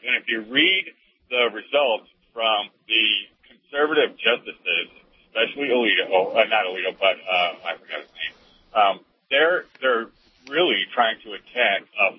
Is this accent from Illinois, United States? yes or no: yes; Chicago, Illinois, United States; I come from Chicago. I know exactly how that works.